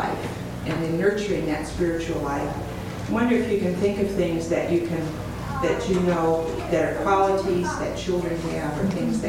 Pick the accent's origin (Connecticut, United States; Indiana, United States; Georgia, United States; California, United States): Indiana, United States; Valparaiso; I'm from Valparaiso, Indiana.